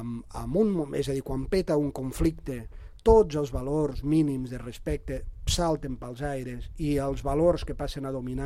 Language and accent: Catalan; Falset, Catalonia, Spain; jo, al meu poble, Falset